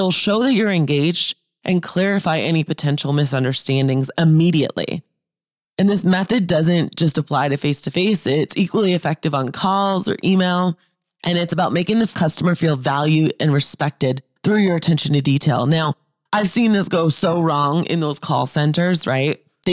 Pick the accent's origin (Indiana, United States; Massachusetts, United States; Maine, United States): Massachusetts, United States; Boston; now in Arizona, United States; Now, I always make a joke about this because I'm from Boston and I'm Italian.